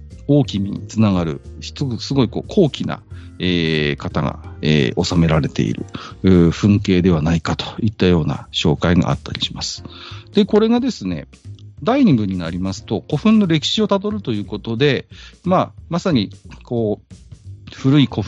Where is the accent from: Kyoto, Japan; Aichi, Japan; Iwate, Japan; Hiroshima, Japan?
Iwate, Japan; で、私は岩手県出身なんですけど